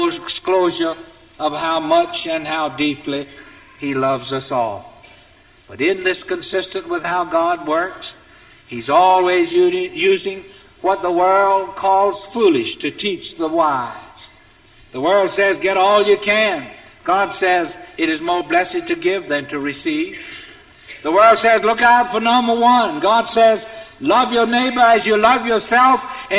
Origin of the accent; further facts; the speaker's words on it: Workman's Crossroad, South Carolina, United States; now in Atlanta, United States; I came from Workman's Crossroad, just north of Puddin' Swamp, south of New Zion. And the major metropolitan area is King Street.